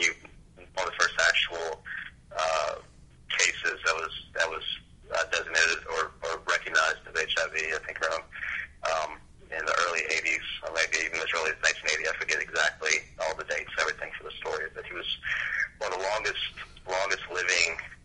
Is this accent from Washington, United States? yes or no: no; Tekin, Mississippi, United States; And I grew up in South Mississippi, a little town called Tekin.